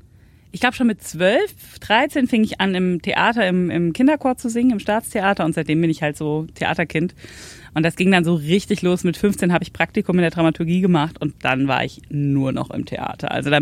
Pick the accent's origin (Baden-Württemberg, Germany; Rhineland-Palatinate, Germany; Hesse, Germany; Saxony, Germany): Hesse, Germany; Messel; Also ich komme tatsächlich gar nicht so weit von hierher, aus Darmstadt. Also nicht ganz aus Darmstadt, aus Messel, so ein kleiner Ort bei Darmstadt. Und bin da auch in die Schule gegangen und habe dann auch eine Zeit lang irgendwie mal im Odenwald gewohnt.